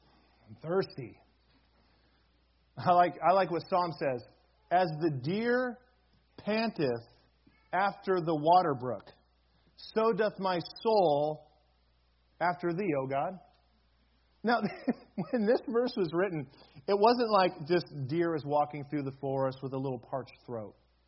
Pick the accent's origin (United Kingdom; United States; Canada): United Kingdom; England; I'm English, so I'm supposed to like tea, but I don't.